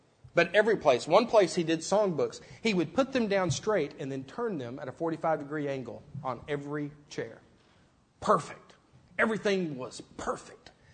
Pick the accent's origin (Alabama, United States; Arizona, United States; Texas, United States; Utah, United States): Texas, United States; I'm from Texas, we don't do this.